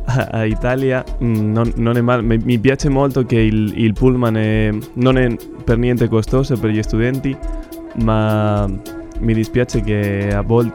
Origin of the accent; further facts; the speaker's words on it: Gijón, Asturias, Spain; Italian is a second language; moved away as an adult; now in Cagliari, Italy; Vengo da Gijón, Spagna